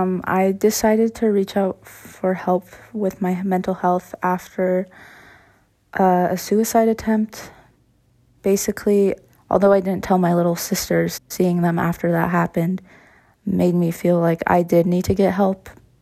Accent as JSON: {"language": "English", "town": "Polson", "region": "Montana", "country": "United States", "said": "I am 22 years old. I am Blackfeet and Bitterroot Salish. I'm from the Flathead Reservation in Montana, specifically Polson."}